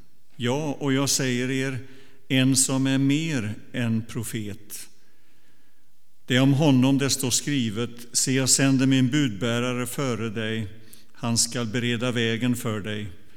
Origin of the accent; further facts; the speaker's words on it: Donsö, Västra Götaland County, Sweden; När jag växte upp på Donsö, där har ni hört många gånger vad det är jag växte upp